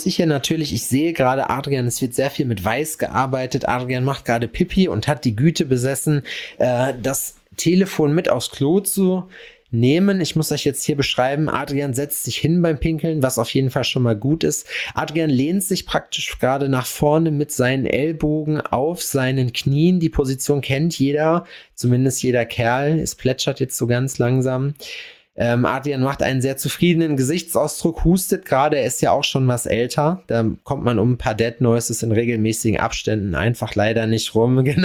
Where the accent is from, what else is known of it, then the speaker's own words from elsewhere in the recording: North Rhine-Westphalia, Germany; Also eigentlich müsste ich das ja wissen. Ich bin ja Westfale.